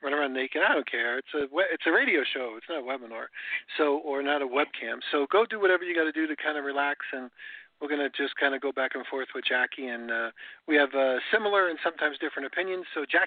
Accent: New York, United States; Well, I grew up in New York, so the idea that two separate planes could actually fly into those buildings and knock them down was unbelievable.

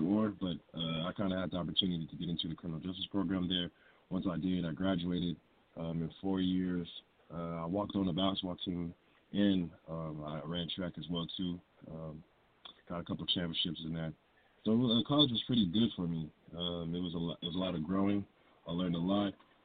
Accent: Victorville, California, United States; Yeah, like you said, I grew up in Victorville, California. It's about 90 miles northeast of Los Angeles.

